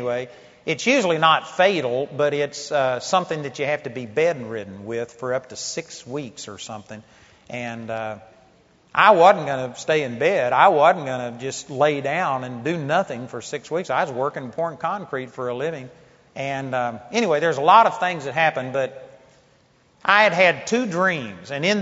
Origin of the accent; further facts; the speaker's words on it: Arlington, Texas, United States; I grew up in Arlington, Texas, but I was in Nacogdoches, Texas